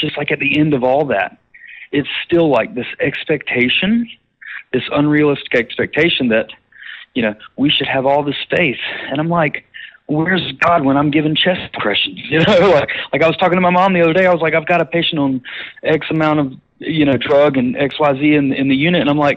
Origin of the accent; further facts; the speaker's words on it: the South, United States; I was raised in the South, and very much of what I was steeped in as a child was Southern Baptist fundamentalist doctrine, and I was Christian homeschooled.